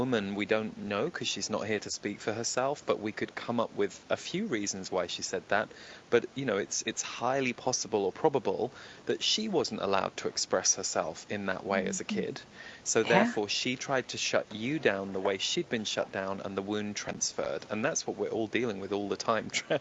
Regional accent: United Kingdom; maybe that was just growing up in Britain

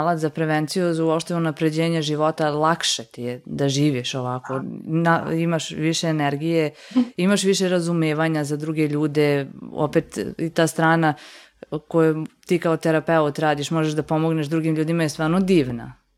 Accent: Pančevo, Vojvodina, Serbia; Ja sam iz Pančeva, to je grad koji nije toliko mali

